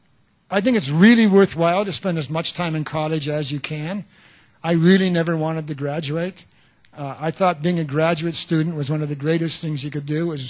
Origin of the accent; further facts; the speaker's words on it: Fredericton, New Brunswick, Canada; moved away as an adult; also born or lived in Montreal; And I'm from Fredericton, where there were like two movie theaters, so if you saw every movie, you didn't see very many.